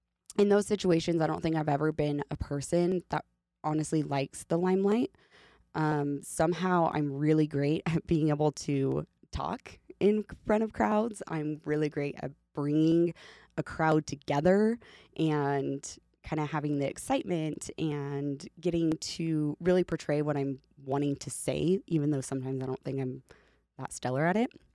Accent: Idaho, United States; also born or lived in Washington; I was born in Washington. I was raised in Idaho.

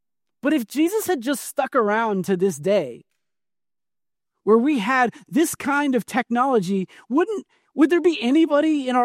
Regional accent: Kansas City, Missouri, United States; I know all about Patrick Mahomes. I grew up in Kansas City. How can you not?

